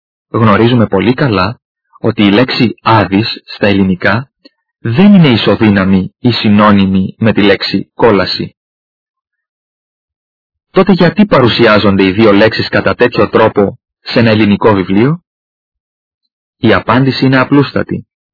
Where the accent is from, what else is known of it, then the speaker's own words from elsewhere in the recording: Greece; Έχουμε δηλαδή ως Έλληνες το μεγάλο προνόμιο να μιλούμε την ελληνική γλώσσα